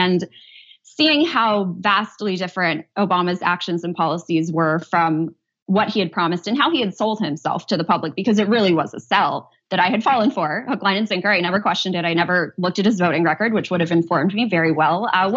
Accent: Los Angeles, California, United States; So I am from Los Angeles, born and raised.

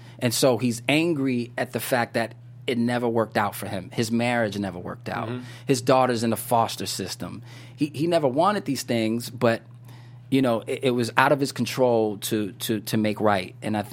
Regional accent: New York, United States; I know a lot of kids like that growing up in New York

